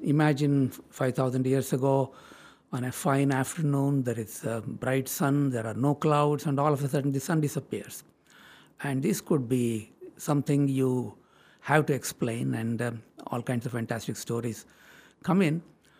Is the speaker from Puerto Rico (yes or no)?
no; India; English is a second language; also born or lived in Germany; now in United States; I'm originally from India, but I did all my graduate studies in the United States. And then I was a research scientist at Germany, at the Max Planck Institute. And then I was invited to come here in 75.